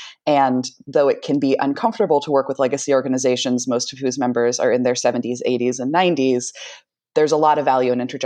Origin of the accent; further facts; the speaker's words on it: East Palo Alto, California, United States; also born or lived in San Jose; I grew up in East Palo Alto and in San Jose. When my mom was a single mom in the 90s, I was raised mostly taking my sick days in server farm rooms.